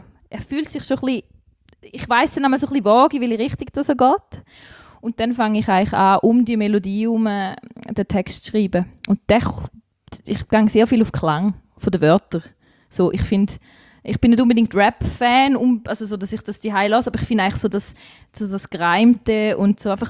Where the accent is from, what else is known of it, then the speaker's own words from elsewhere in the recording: Croatia; Ich bin schon in der Pampa aufgewachsen, in Kroatien.